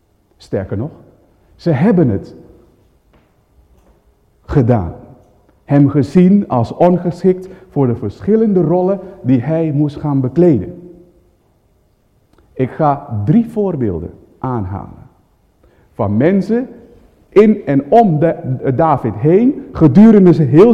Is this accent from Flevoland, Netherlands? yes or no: yes; Almere, Flevoland, Netherlands; We komen uit Almere.